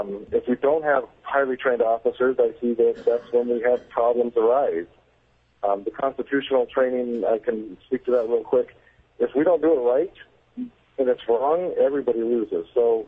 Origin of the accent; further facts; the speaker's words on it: Ketchikan, Alaska, United States; I was born and raised in Ketchikan. I attended high school in Ketchikan and Kodiak. I attended college in Fairbanks and graduated from UAA in Anchorage in 92.